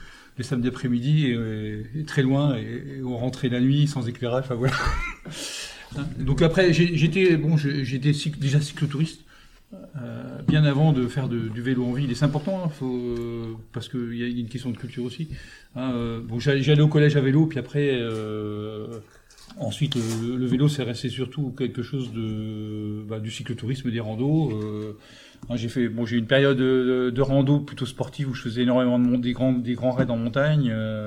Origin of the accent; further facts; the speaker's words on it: Bar-le-Duc, Grand Est, France; Je suis originaire de Bar-le-Duc, la ville d'ailleurs des frères Michoud.